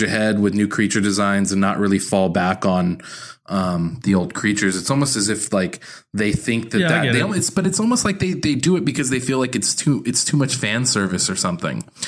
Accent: California, United States; I'm from California.

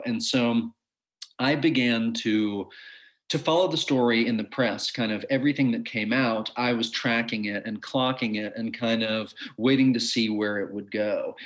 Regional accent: Dallas, Texas, United States; You know, I'm 10 years older than Ross, but I grew up in Dallas, Texas

